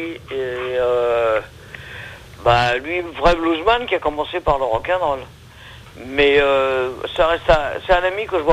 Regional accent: Le Havre, Normandy, France; On appelle ça de l'autre côté de l'eau quand on vient du Havre.

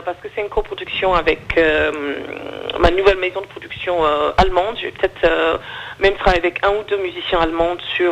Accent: Florida, United States; French is a second language; moved away as an adult; also born or lived in New York; now in France; La Floride, c'était assez rural, j'ai grandi dans une ferme, voilà, donc je suis partie vers New York vivre avec ma mère

